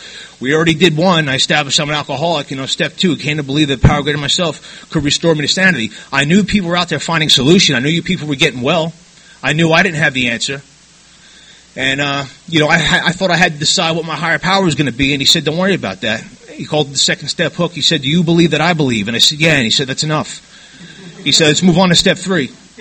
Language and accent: English; New York, United States; I'm an alcoholic. And I'm from New York.